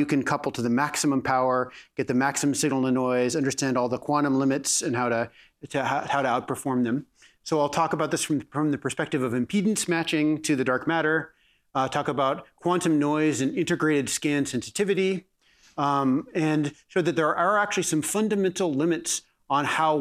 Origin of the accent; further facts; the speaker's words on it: Colorado, United States; I am originally from Colorado, so it's felt like that this week.